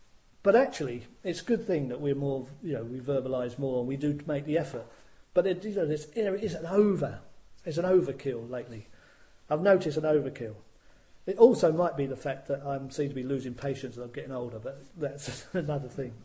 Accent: England, United Kingdom; I come from England, right? Which used to be the centre of the universe. I come from England.

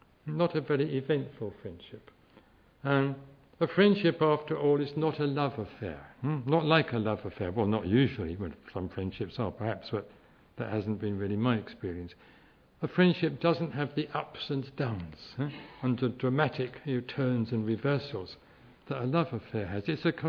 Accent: London, United Kingdom; born there; I was born in England, in London, in Tooting of all places.

